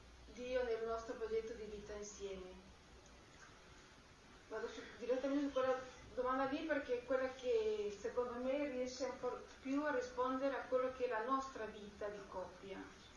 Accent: Peru; E io sono dal Perù

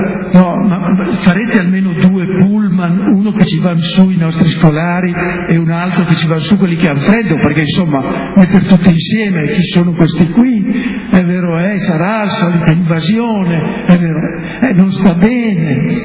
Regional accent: Crevalcore, Emilia-Romagna, Italy; siccome io sono di Crevalcore, qui mi lasciate fuori

